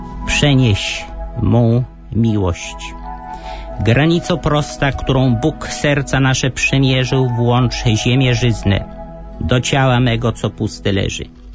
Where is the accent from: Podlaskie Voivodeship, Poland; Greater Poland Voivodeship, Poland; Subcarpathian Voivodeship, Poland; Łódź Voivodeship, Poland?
Greater Poland Voivodeship, Poland; Borek Wielkopolski; Otóż wracam dzisiaj myślą do moich rodzinnych stron, w szczególności do Borku Wielkopolskiego